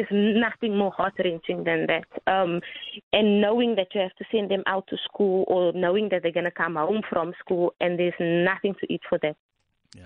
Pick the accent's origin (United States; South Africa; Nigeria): South Africa; Cape Town, Western Cape; I'm from Hanover Park on the Cape Flats.